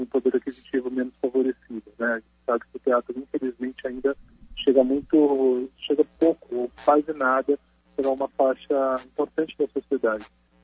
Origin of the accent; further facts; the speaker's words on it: Campinas, São Paulo, Brazil; como somos de Campinas, a gente colocou dessas 10 apresentações, 5 pelo menos aqui em Campinas, e as outras 5 no estado de São Paulo